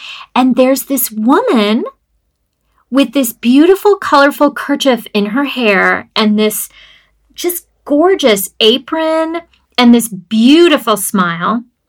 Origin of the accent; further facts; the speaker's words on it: Richmond, Indiana, United States; How amazing and how lucky for the people of Richmond, Indiana, which is my hometown.